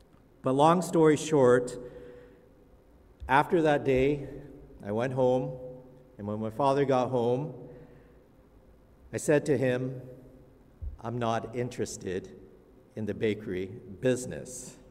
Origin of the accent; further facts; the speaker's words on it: Toronto, Ontario, Canada; that I'm a Torontonian. And when I was growing up in Toronto, there was a very popular bakery there.